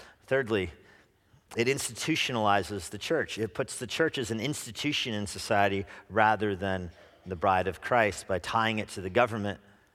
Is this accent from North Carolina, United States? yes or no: no; New Mexico, United States; You know, I'm from New Mexico, which was founded long before Plymouth Rock, okay?